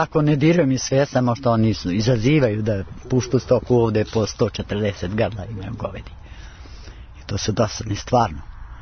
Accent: Dolac, Peja District, Kosovo; born there; Ja sam rođen u Dolac.

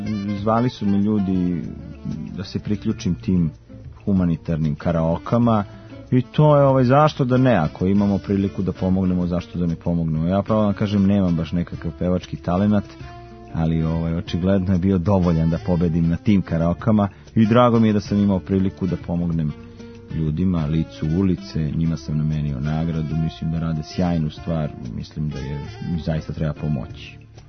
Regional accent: Kragujevac, Šumadija, Serbia; born there; I onda prvo sam probao da se bavim fotografijom u Kragujevcu, u mom rodnom gradu.

